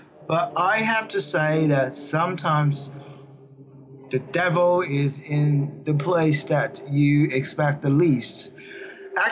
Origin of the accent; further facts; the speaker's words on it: Shanghai, China; the Chinese police knocked on my doors in Shanghai, my hometown, grabbed my relatives, interrogate them